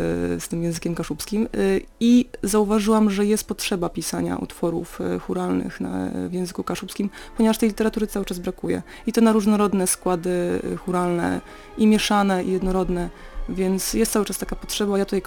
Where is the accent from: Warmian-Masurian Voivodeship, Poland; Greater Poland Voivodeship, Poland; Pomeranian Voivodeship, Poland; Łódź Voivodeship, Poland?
Pomeranian Voivodeship, Poland; ja osobiście nie znam języka kaszubskiego. Co prawda rzeczywiście tutaj się urodziłam, wychowałam, ale moi rodzice nie są rodowitymi Kaszubami.